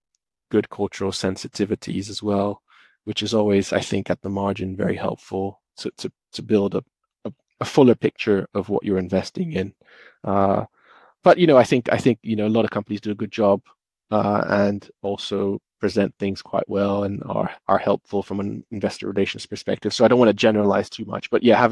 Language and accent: English; Brazil; So, I'm originally from Brazil, and I would say, the Brazilians are more dramatic.